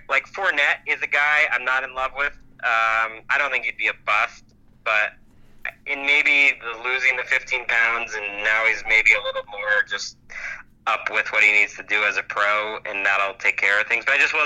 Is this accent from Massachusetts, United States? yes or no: yes; Wilbraham, Massachusetts, United States; The short version, I grew up in Western Massachusetts, you know, not Martha's Vineyard, kind of like a farmish town. It's called Wilbraham. It's right outside of Springfield